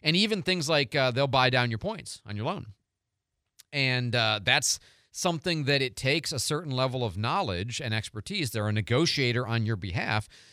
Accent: Tucson, Arizona, United States; I grew up in Tucson, so I was raised on guacamole and salsa.

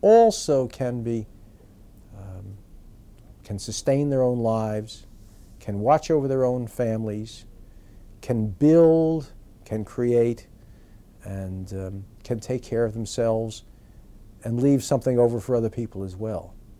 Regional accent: Newark, New Jersey, United States; I was born in Newark, New Jersey, which is the big city. It was a lower middle class working area that I lived in until the age of 9, and then we moved to a suburb near Newark.

